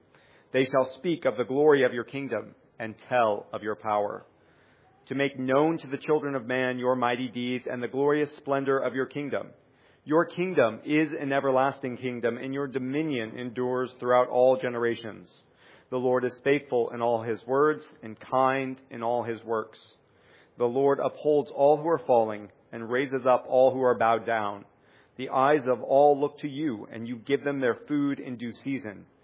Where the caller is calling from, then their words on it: Indianapolis, Indiana, United States; I'm coming in from Indianapolis.